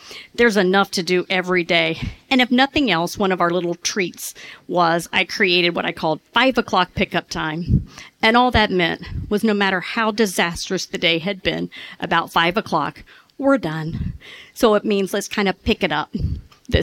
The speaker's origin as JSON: {"language": "English", "region": "the South", "country": "United States", "said": "I'm from the South, and we do that."}